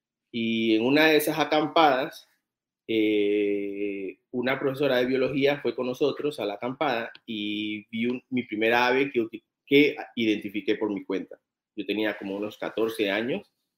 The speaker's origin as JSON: {"language": "Spanish", "town": "Panama City", "region": "Panamá", "country": "Panama", "tie": "born or raised there", "said": "Yo nací en Ciudad de Panamá, sí, soy segunda generación aquí en la ciudad, mi mamá también nació en Panamá, pero mi familia, ambas familias son del Caribe. La familia de mi mamá es de Bocas del Toro"}